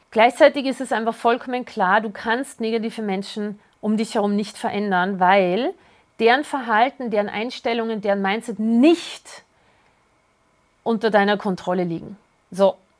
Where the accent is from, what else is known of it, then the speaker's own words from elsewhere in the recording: Vienna, Austria; Ich komme ja aus Wien